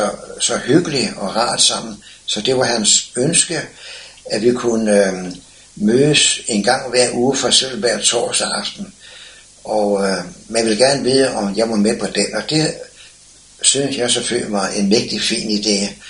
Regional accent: Slagelse, Zealand, Denmark; also born or lived in Copenhagen; jeg tog lynsort fra min barndomsby Slagelse til København

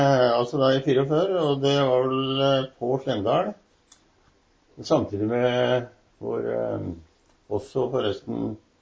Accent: Oslo, Norway; born there; jeg ble født i Oslo da.

